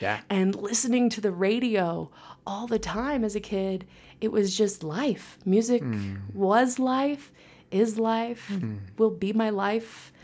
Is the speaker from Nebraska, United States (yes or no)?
yes; North Platte, Nebraska, United States; born there; I was born in North Platte, Nebraska.